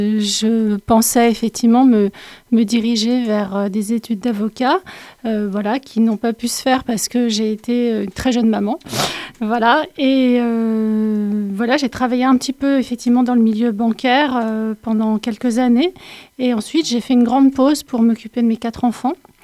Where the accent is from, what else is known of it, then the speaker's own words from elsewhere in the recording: Lyon, Auvergne-Rhône-Alpes, France; also born or lived in Paris / Niort; En fait, je suis lyonnaise au départ, donc j'étais plutôt une habituée des grandes villes. J'ai passé 30 ans à Lyon, 6 ans à Paris, 18 ans à Niort.